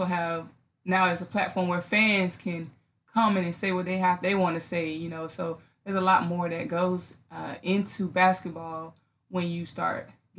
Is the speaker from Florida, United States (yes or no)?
yes; Fort Lauderdale, Florida, United States; We grew up in Fort Lauderdale together. I went to Fort Lauderdale High School.